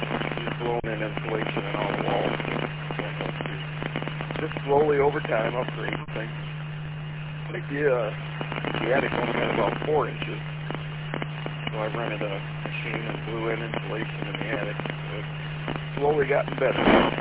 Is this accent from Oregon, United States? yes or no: no; Michigan, United States; Oh yeah, I grew up on Runyon Lake, just south of Fenton.